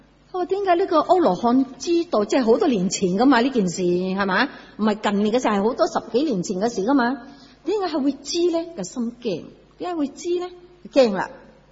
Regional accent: China; 所以你睇下我哋中国人讲得啱啊

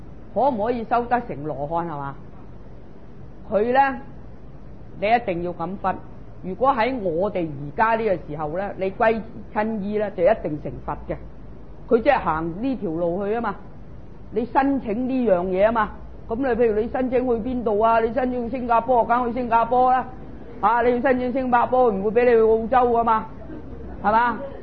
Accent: China; 我哋中国人话：智不立如无陀之舟，无含之马

